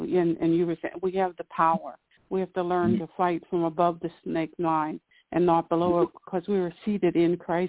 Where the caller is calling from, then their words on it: Pennsylvania, United States; calling from PA.